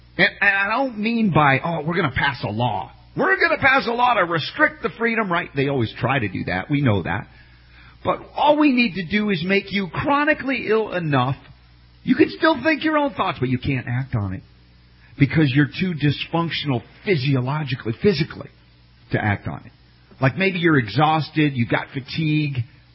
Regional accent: United States; I know I'm an American. I was taught a little history, not the real stuff, though.

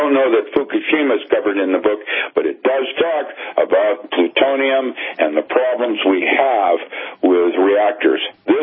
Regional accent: West Coast, United States; I grew up on the West Coast. I'm a Boy Scout that made Eagle as a sea explorer. So I love fish and I live on the beaches, and I can no longer eat things from my ocean.

